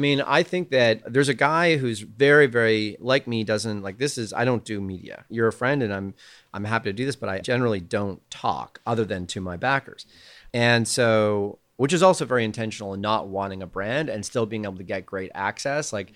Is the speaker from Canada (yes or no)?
yes; Canada; so as a Canadian, my dad is Welsh. And so we would get lucky to go over to Europe.